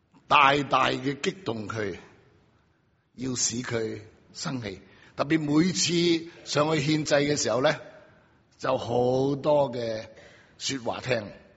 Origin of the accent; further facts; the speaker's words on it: China; 其实好像我们中国人是吧，在特别在我们中国旧式的社会里面的